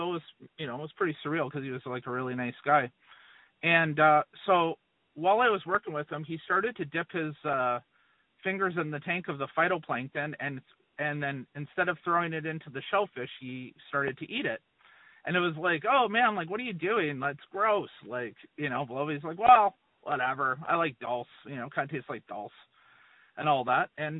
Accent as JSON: {"language": "English", "town": "Maple Ridge", "region": "British Columbia", "country": "Canada", "said": "So I am originally from a town called Maple Ridge, which is a suburb of Vancouver, BC. I'm a Canadian. I was born in 1973. I'm 50 years old this year."}